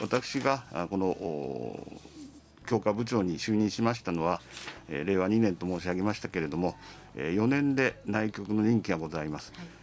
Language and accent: Japanese; Hanno, Saitama, Japan; 私の生まれ育ちは埼玉県飯能市というところでございます。そこで観音寺という寺と三軒の兼務寺の住職をしております。